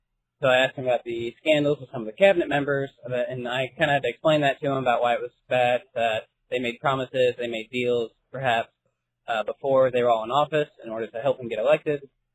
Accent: Indiana, United States; from Indiana.

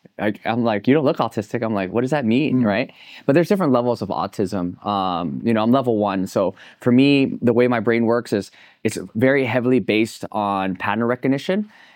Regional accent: Riverside, California, United States; I grew up in Riverside, California. I went to Arlington High School. So there wasn't a lot of Asian kids, right?

